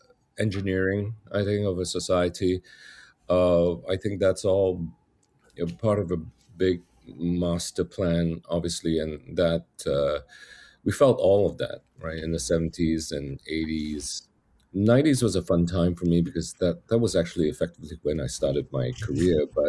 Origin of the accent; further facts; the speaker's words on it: Singapore; Singapore got independence in the 60s, and I was born in 69.